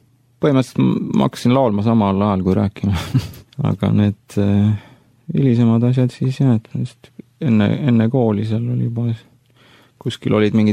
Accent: Antsla, Võru County, Estonia; born there; Sündisin ma Võrumaa pisikeses linnas nimega Antsla.

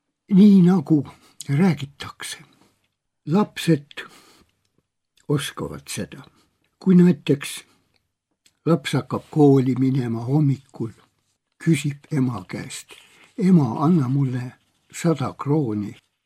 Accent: South Estonia, Estonia; korratused valgusid sinna Lõuna-Eestisse minu kodukohta, röövimised, tapmised.

